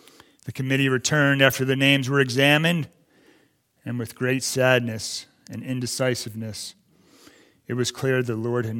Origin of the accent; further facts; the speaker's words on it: Chesapeake Bay, United States; I mean, I grew up on the Chesapeake Bay crabbing and fishing with my dad